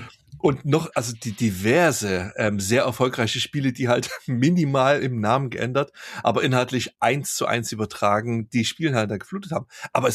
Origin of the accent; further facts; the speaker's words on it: East Germany, Germany; Ich bin ja im Osten aufgewachsen, hinter dem Eisernen Vorhang.